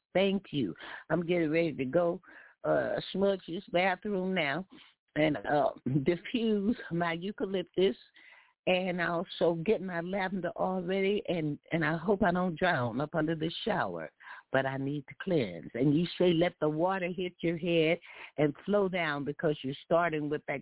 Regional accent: Texas, United States; you know, as a Texan, when you drive into Texas, cross that state line, it's a sign there and it says, don't mess with Texas, okay?

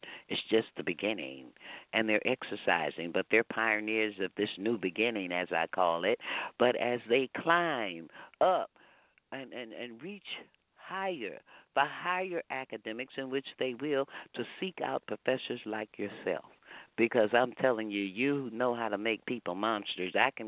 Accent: Texas, United States; You know I'm a Texan

